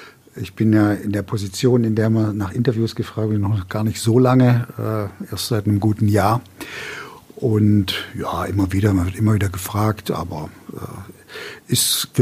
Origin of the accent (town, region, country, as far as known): Baden-Württemberg, Germany; moved away as an adult; now in Bochum, Germany